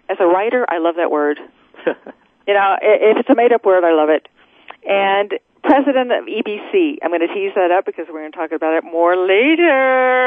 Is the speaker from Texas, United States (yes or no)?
yes; Beaumont, Texas, United States; Oh, my God. I grew up in Beaumont, Texas.